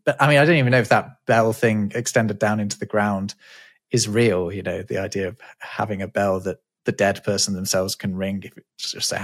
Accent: Derby, East Midlands, United Kingdom; I know there's a pub in my hometown of Derby that claims to be the source of on the wagon

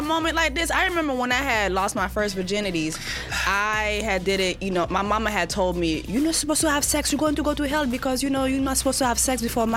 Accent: Canada; I'm Canadian born, okay. But I'm Haitian.

